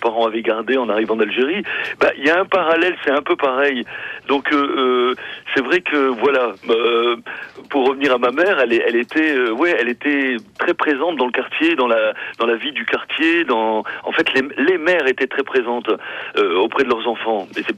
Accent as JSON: {"language": "French", "country": "France", "tie": "born there", "said": "nous, en fait, on est des enfants de France, on est nés en France"}